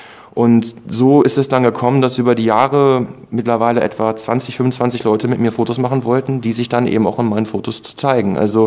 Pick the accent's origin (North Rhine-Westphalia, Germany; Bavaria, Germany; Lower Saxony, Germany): Lower Saxony, Germany; Hohenhameln; now in Braunschweig, Germany; gebürtiger Hannover, nie da gelebt. Ich bin aufgewachsen in Hohenhameln, bin zur Schule gegangen in Hildesheim, bin jetzt seit etwa anderthalb Jahren in Braunschweig.